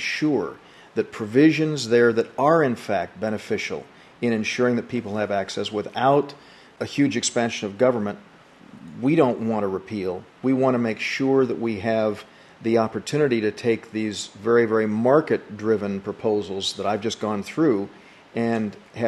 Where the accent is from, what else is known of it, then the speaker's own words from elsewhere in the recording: United States; Absolutely, because I'm an American before I'm a Republican.